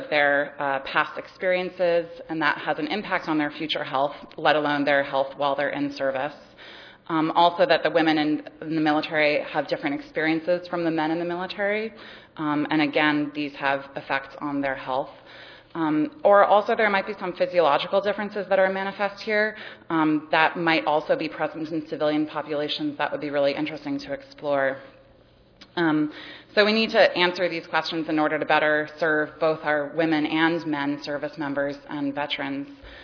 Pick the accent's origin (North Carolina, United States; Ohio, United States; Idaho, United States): Ohio, United States; I'm also from Ohio.